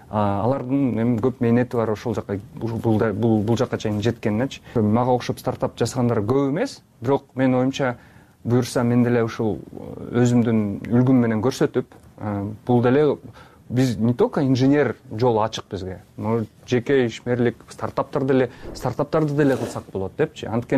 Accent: Osh, Osh Region, Kyrgyzstan; born or raised there; moved away as an adult

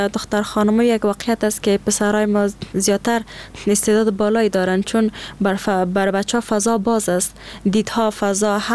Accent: Afghanistan; یگانه مشکلی که ما افغانا داریم امی شرایط است

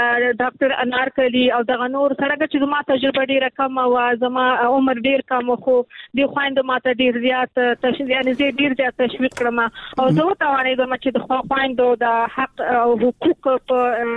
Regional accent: Nangarhar, Afghanistan; زه د ننګرهار یم، ما ویل نور کابل بس دی، نور زه غواړم خپل د ننګرهار د خویندې لپاره کار وکړم. نو دلته زه راغلم

